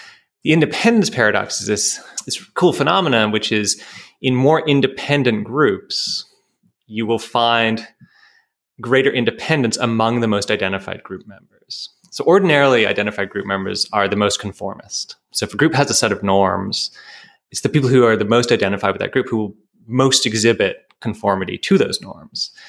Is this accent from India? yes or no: no; Canada; So, you know, I'm a Canadian. That's part of my identity.